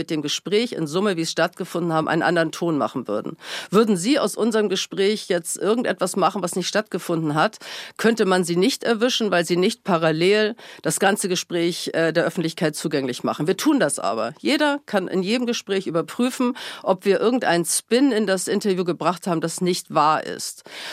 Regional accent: Hamburg, Germany; ich komme aus Hamburg, deswegen sage ich jetzt, bannig genervt

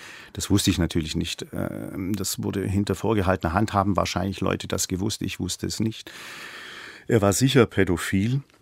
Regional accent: Baden-Württemberg, Germany; In der Nähe von meinem Heimatort. Mhm. Wangen im Allgäu ist 15 Kilometer von Kislik, hat ein Gymnasium.

